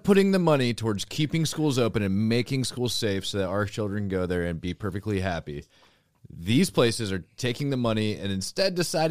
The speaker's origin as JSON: {"language": "English", "region": "Oregon", "country": "United States", "tie": "born or raised there", "said": "Oh God, my home state."}